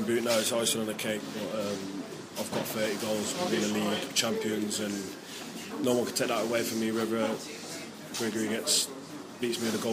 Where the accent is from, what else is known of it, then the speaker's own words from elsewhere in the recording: Wolverhampton, West Midlands, United Kingdom; We beat Wolves, my hometown team, and we pushed Millwall to the end.